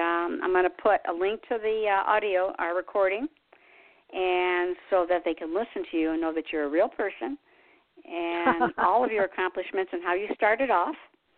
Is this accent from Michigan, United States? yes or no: yes; Detroit, Michigan, United States; I came from Detroit, so we had three newspapers, the Free Press, the News, and the Times.